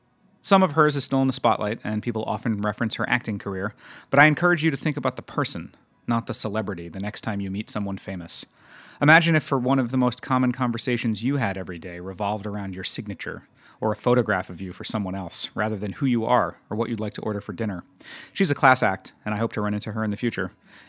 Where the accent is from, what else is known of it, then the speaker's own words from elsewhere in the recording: the North, United States; maybe I'm just sensitive to it growing up in the North and having parents who were activists.